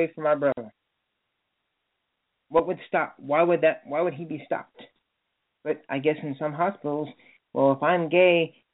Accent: United States; I'm an American.

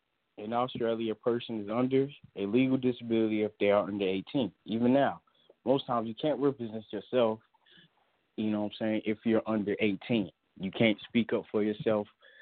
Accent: United States; But as an American, those are, you know, that's, let me explain this.

